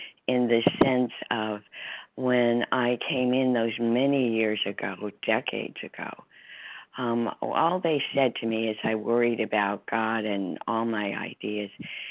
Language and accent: English; Chicago, Illinois, United States; now in Seattle, United States; from Seattle, Washington, formerly from Chicago, many years ago.